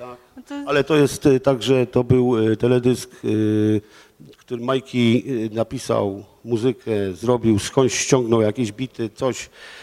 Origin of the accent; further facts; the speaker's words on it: Gdańsk, Pomeranian Voivodeship, Poland; Znaczy ja z Gdańska to 3.